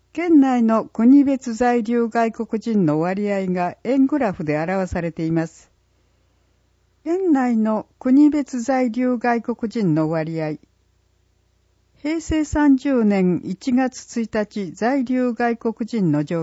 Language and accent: Japanese; Slovenia; also born or lived in Osaka; now in Saga, Japan; 留学していた大阪と比べてもそう思います。故郷のスロベニア